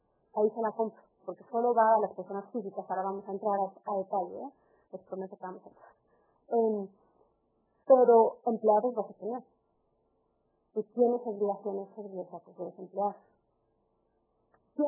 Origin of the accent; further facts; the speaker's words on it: Mexico City, Mexico; Yo soy chilanga y no sé.